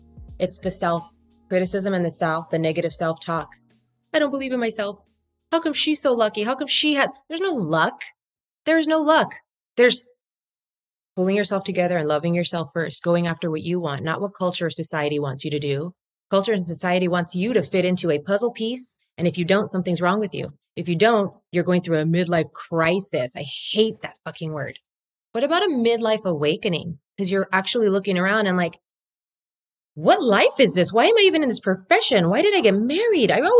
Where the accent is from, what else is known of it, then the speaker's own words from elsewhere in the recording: Whittier, California, United States; And I grew up in Whittier, where the girls are prettier.